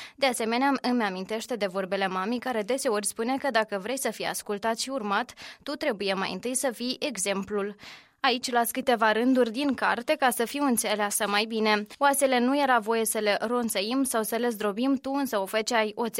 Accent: Moldova; born there; m-am născut în Republica Moldova.

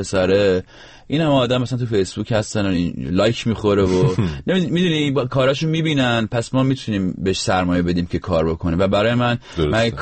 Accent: Rasht, Gilan, Iran

